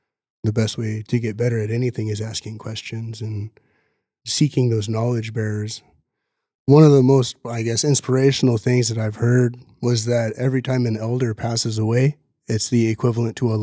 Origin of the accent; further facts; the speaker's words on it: Washington, United States; also born or lived in Alaska; I grew up down in Washington, and being Alaskan native, I was a spectator.